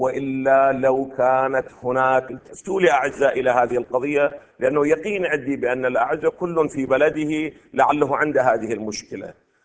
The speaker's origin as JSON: {"language": "Arabic", "country": "Iraq", "said": "ولكن الذي حدث عندنا في العراق"}